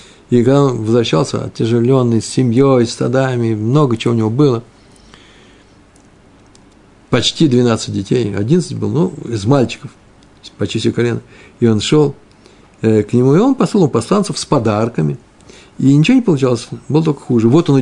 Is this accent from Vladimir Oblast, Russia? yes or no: no; Moscow, Russia; Я из украинских евреев москвич. Я первым поколением москвич, мой папа с мамой. Все они приехали из Украины, вся родня моя, там я жил.